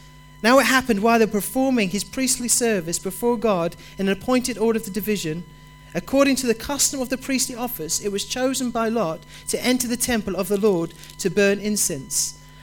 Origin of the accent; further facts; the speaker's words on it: United Kingdom; It's one of the polite things that we do as British people.